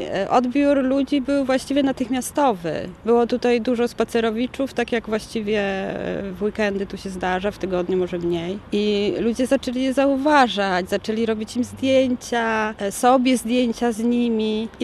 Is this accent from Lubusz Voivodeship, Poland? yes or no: no; Gdynia, Pomeranian Voivodeship, Poland; Moja Gdynia. Ja w ogóle się wychowałam w dzielnicy Cisowa, więc to było moje dzieciństwo całe i miałam tam dziadków, którzy mieszkali w domku z ogrodem.